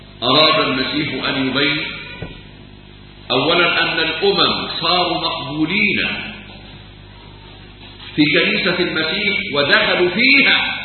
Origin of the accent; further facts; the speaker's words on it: Egypt; احنا مصريين، ما احناش من الأمة اليهودية، احنا من الأمم غير اليهودية